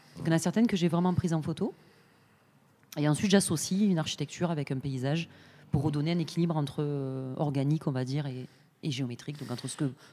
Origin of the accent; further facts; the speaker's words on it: south of France, France; now in Amsterdam, Netherlands; J'ai fait les Beaux-Arts de Montpellier, donc je suis originaire du sud de la France, sauf que je suis installée à Amsterdam depuis 7 ans.